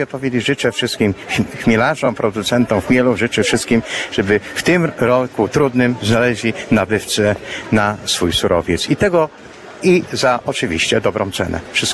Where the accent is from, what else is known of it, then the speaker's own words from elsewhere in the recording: Greater Poland Voivodeship, Poland; ale ja osobiście pochodzę z Wielkopolski.